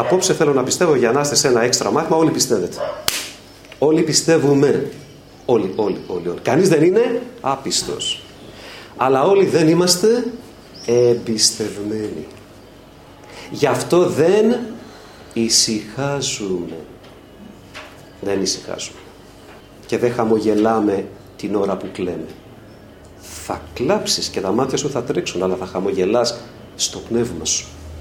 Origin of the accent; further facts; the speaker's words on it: Piraeus, Attica, Greece; θα το πω πειραιώτικα γιατί είμαι από τον Πειραιά